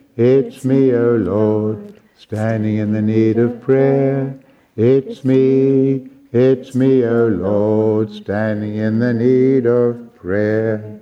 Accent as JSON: {"language": "English", "country": "South Africa", "said": "As a South African, I feel sort of very at home there"}